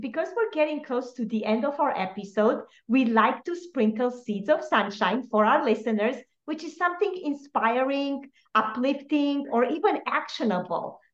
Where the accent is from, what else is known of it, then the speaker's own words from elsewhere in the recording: Romania; English is a second language; Both my husband and I grew up in Romania during communism.